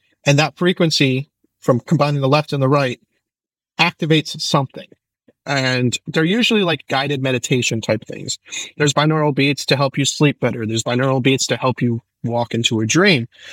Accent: Bronx, New York, United States; born there; Very Italian culture in the Bronx. I was born in the Bronx.

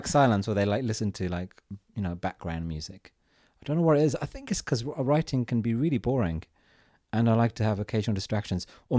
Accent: India; I was very good at maths. I think it's because I'm Indian.

